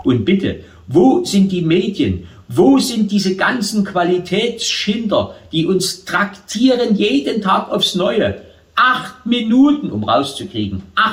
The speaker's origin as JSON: {"language": "German", "region": "Saxony", "country": "Germany", "said": "Und man fragt sich als Sachse, was haben wir verbrochen"}